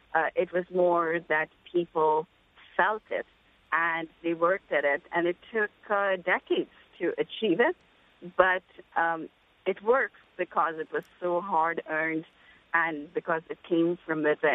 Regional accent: India; now in United States; I grew up in India, and actually, now though, I've actually lived for longer in the United States than I lived in India.

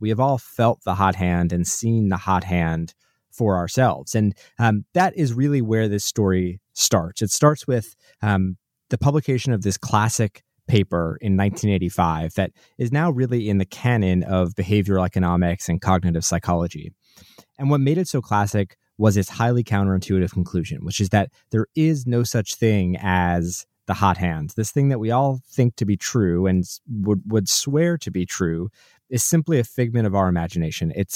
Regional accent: New Jersey, United States; I grew up in New Jersey. Like many basketball-obsessed kids in New Jersey, I went to Duke University for college

